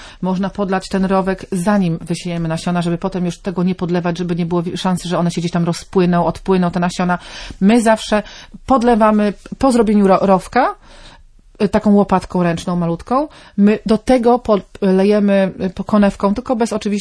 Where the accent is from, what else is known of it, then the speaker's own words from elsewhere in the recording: Pomeranian Voivodeship, Poland; To będą flance, jak to się mówi u nas na Kaszubach, a z niemieckiego chyba bodajże.